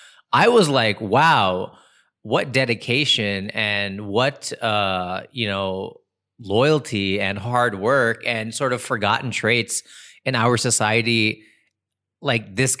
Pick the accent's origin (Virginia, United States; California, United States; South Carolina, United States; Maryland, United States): California, United States; Los Angeles; I grew up in Los Angeles.